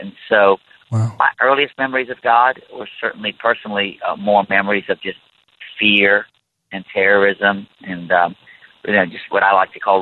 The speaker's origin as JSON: {"language": "English", "country": "Iran", "moved": "yes", "said": "I am from Iran, and when I was 9 years old, the Iranian revolution happened in my country."}